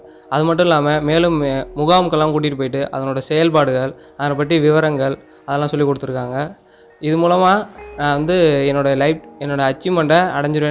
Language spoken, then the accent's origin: Tamil; Pallathuruthi, Tamil Nadu, India; நான் புதுக்கோட்டை மாவட்டம் ஆலங்குடி தாலுகாவில் உள்ள பள்ளத்துருதி கிராமத்திலேருந்து வரேன்.